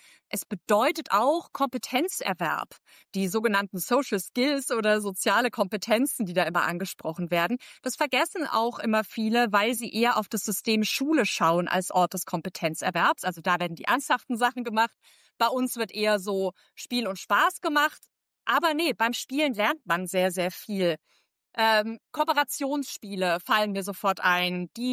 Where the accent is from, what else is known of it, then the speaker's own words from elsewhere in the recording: Swabia, Germany; wo ich herkomme, im Schwäbischen sagt man anschuggele